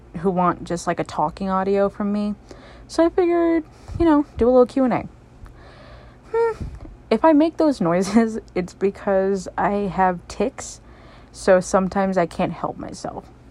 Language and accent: English; United States; Well, in terms of America, because I'm American, there isn't any stereotype I really dislike.